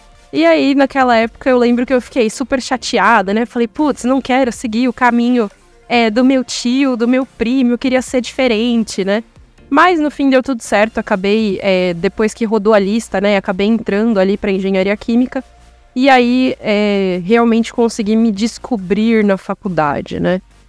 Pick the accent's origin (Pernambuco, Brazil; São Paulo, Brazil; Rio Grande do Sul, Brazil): São Paulo, Brazil; eu sou nascida e crescida em São Paulo, né?